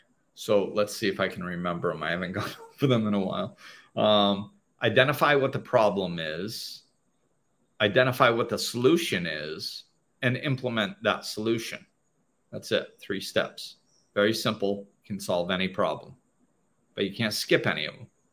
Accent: United States; now in Dominican Republic; of course, I'm from the United States and now living in the DR

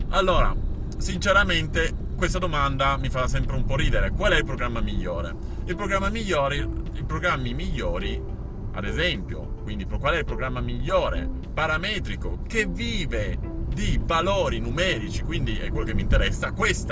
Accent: Turin, Piedmont, Italy; io che sono torinese, quindi parlo sul mio territorio, che sono figlio della Fiat, quindi sono in automotive

